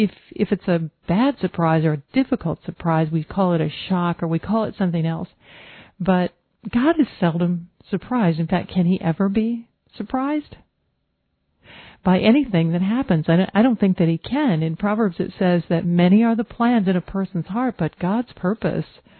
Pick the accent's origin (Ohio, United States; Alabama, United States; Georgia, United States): Georgia, United States; And back in my home state in Georgia, last week when we were broadcasting, we were on the road in Arizona.